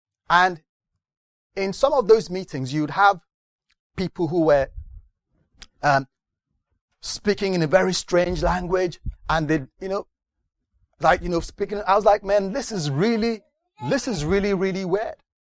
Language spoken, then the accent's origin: English; United Kingdom; I'm British. I don't do all that stuff. I like the, you know, I go to church.